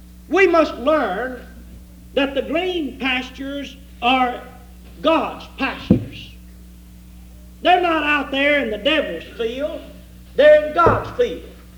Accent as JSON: {"language": "English", "region": "Texas", "country": "United States", "tie": "born or raised there", "said": "I grew up in East Texas, and when I was in the eighth grade, I started raising little Holstein calves."}